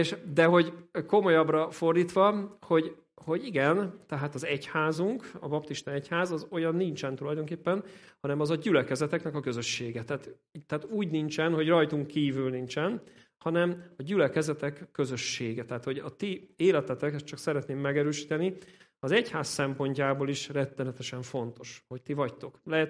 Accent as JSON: {"language": "Hungarian", "region": "Budapest", "country": "Hungary", "also_born_or_lived": "Western Hungary", "said": "mi budapestiek vagyunk eredetileg, de most egy 27 évet Nyugat-Magyarországon töltöttünk, úgyhogy most egy picit így hazajöttünk. Mindig itt a 11. kerületben laktunk, de még nem tudjuk pontosan, hol fogunk letelepedni, mert most még egyelőre albérletben vagyunk."}